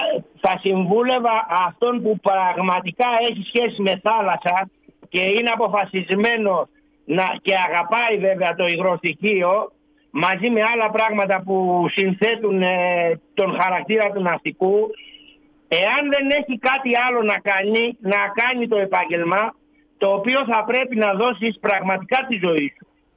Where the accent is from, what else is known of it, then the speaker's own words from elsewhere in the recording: Skyros, Central Greece, Greece; Εγώ είμαι από τη Σκύρο, μέσα από τη Σκύρο. Εμείς κεντρικό μας χωριό είναι ένα, η Σκύρος.